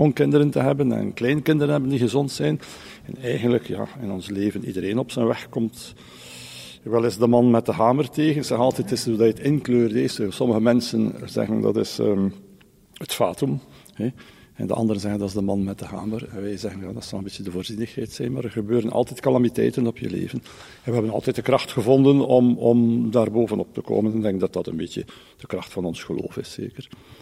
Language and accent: Dutch; Bruges, West Flanders, Belgium; En als bruggelingen